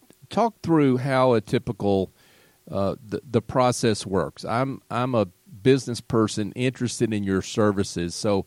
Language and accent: English; Michigan, United States; I see that after growing up in Michigan. cold Michigan.